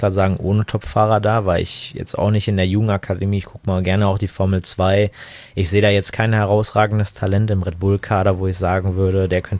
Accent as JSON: {"language": "German", "country": "Italy", "said": "finde ich persönlich gut als Italiener"}